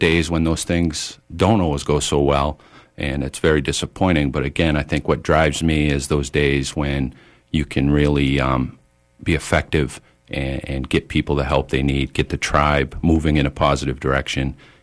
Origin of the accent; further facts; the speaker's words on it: Indian Island, Maine, United States; I was born and raised on Indian Island.